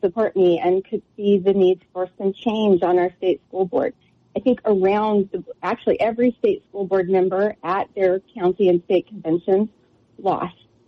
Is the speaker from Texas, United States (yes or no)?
yes; Brownsville, Texas, United States; So I lived in the Rio Grande Valley. I grew up in Brownsville, right?